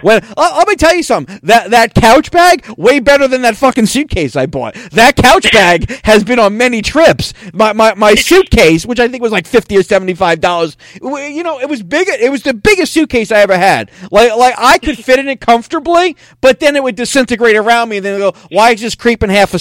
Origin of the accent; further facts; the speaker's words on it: United States; I understand it's a long trip, but, you know, I'm an American.